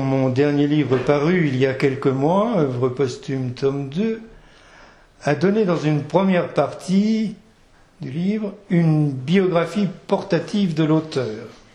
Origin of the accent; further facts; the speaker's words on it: Argent-sur-Sauldre, Centre-Val de Loire, France; un souvenir d'enfance important pour moi, qui est celle des défilés des communistes dans mon village natal, Argent-sur-Saulle, dans le Cher.